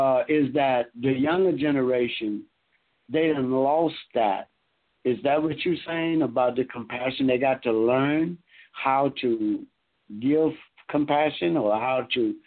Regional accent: Louisiana, United States; I'm from Louisiana, so I'm going to use gumbo and potato salad

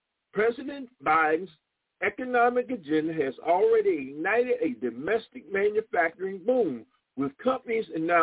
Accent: South Carolina, United States; I see my home state being left out of the loop again. South Carolina, there's a project for Georgia

